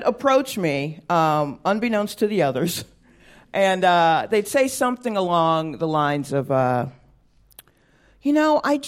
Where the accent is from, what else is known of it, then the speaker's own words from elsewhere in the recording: the South, United States; Well, I'm a black woman. I grew up in the South. I know this America.